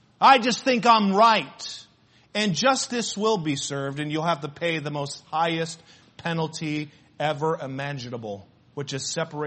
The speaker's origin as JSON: {"language": "English", "country": "Ireland", "said": "Well, the only reason I did that is because of the way I grew up. It's because I'm Irish. We always blame our heritage, you know."}